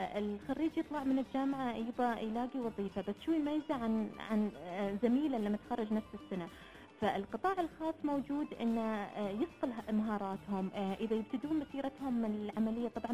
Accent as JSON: {"language": "Arabic", "country": "United Arab Emirates", "said": "احنا اماراتيين."}